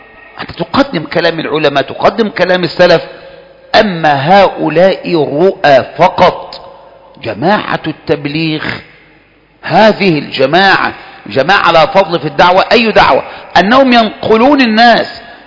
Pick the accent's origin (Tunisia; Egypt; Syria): Egypt; أما عندنا في مصر، عندنا في مصر